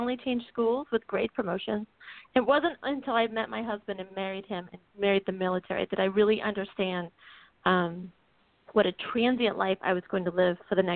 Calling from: Tampa, Florida, United States; I am not calling from Germany, but I am calling from sunny Florida, Tampa, Florida, home of MacDill Air Force Base, which is actually home of CENTCOM and SOCOM.

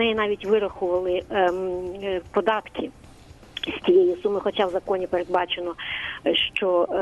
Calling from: Kyiv, Ukraine; я з Києва.

